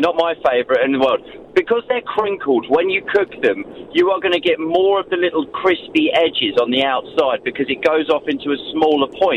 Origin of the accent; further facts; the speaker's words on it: Brighton, South East England, United Kingdom; Even though I'm from Brighton, don't ask.